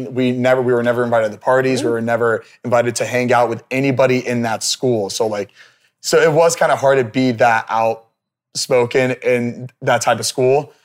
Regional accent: Plantation, Florida, United States; We grew up in Plantation, Florida.

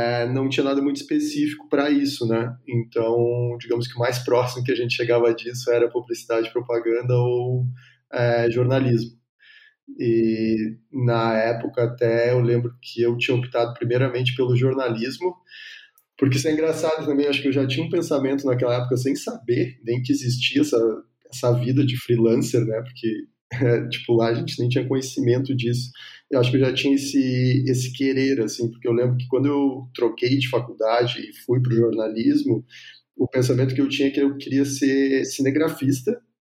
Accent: Rio Grande do Sul, Brazil; eu sou do Rio Grande do Sul, né? Então, eu me formei por lá.

